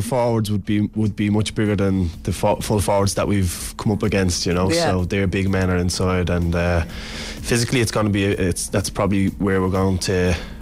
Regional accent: Ballymun, County Dublin, Ireland; I'm from Ballymun.

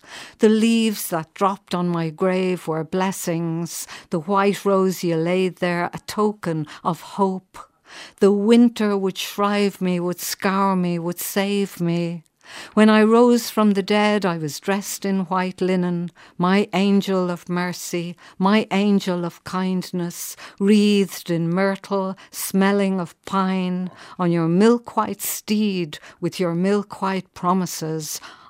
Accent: Ireland; unresolved stuff from history of just of being an Irish woman in these times.

